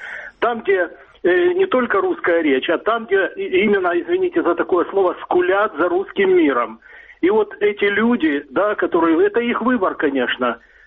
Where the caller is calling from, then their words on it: Dnipro, Dnipropetrovsk Oblast, Ukraine; я звоню из Днепра.